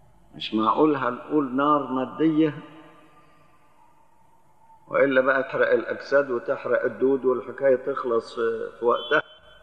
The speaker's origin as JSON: {"language": "Arabic", "region": "Upper Egypt", "country": "Egypt", "said": "لزمن قريب عندنا في الصعيد كنا بالشكل ده"}